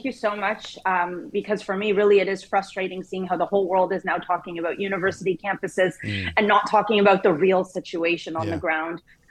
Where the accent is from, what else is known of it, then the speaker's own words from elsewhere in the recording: Canada; I grew up in Canada.